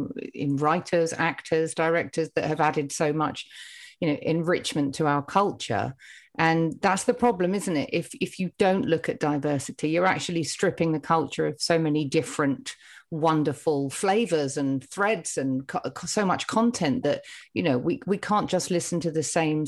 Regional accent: Harlow, East of England, United Kingdom; And I grew up in Harlow in Essex. It's a new town. We had a theatre.

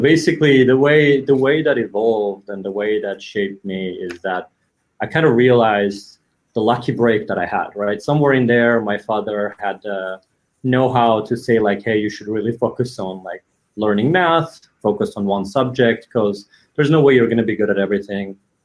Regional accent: Yerevan, Armenia; moved away as an adult; now in United States; Yeah, I was very much born in Yerevan, born and raised. I moved to the US for college, actually. So I grew up in Armenia And I was something like 18 or 19 when I moved to the US, and my entire family is still there.

